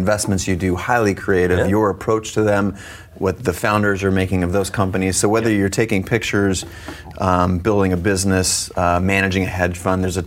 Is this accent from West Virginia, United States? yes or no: no; Seattle, Washington, United States; I grew up in Seattle.